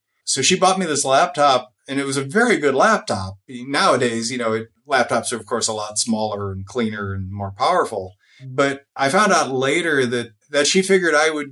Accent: Chicago, Illinois, United States; moved away as an adult; now in San Francisco, United States; I grew up in the Chicago area and moved to California to go to law school at UC Berkeley.

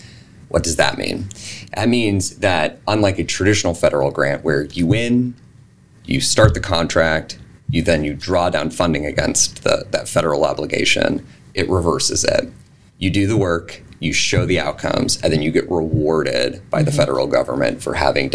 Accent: Montana, United States; that births more babies than my home state of Montana and about half a dozen others.

